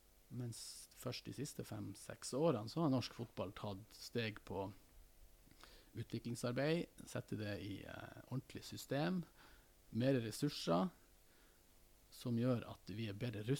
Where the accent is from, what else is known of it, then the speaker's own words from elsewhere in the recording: Narvik, Nordland, Norway; det jo fra Narvik, der jeg kommer ifra.